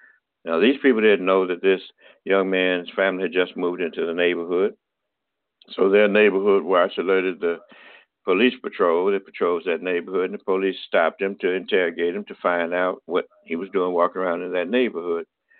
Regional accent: Tuskegee, Alabama, United States; When I was 22 years old, I was down in Alabama in my hometown of Tuskegee.

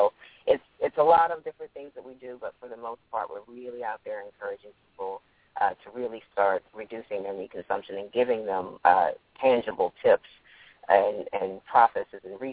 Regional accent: Houston, Texas, United States; I grew up in Houston, Texas, so I did eat a lot of meat.

